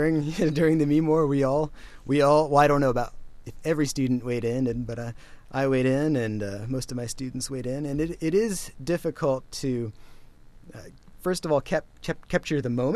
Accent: Lewisburg, Pennsylvania, United States; I grew up in central Pennsylvania, and my hometown is Lewisburg

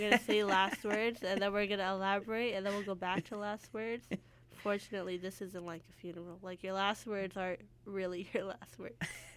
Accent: Surrey, British Columbia, Canada; I grew up in Surrey, which is about an hour from Vancouver, which is, I've always considered it, like, a small town

